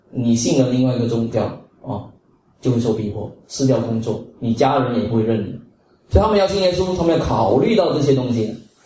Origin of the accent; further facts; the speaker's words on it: Singapore; 所以我们在这里新加坡，我们在一个舒适的环境成长